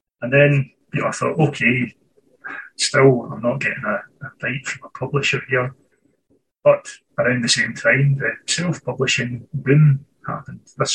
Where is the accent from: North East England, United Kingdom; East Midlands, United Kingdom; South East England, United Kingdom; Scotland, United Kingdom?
Scotland, United Kingdom; I was born and raised in Scotland, and here I remain, right at the northern edge of the Roman Empire.